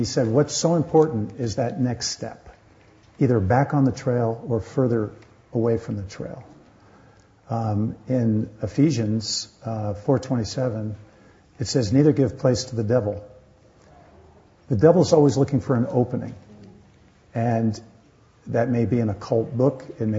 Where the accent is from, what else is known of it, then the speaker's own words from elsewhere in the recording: New England, United States; I was brought up on the East Coast, and I was brought up in one of those classic New England churches